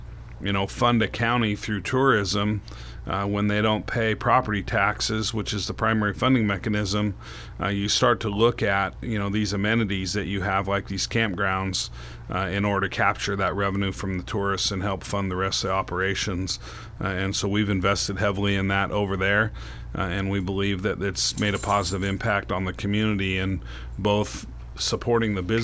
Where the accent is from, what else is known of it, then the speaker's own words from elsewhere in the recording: Gold Beach, Oregon, United States; Yeah, I grew up down in Gold Beach and spent my time on the coast